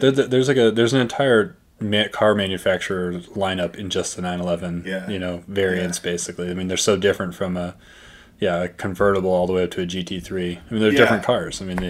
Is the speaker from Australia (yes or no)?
no; Massachusetts, United States; I'm from the Massachusetts area. You would think it would be all about Carl Yastrzemski or Ted Williams or something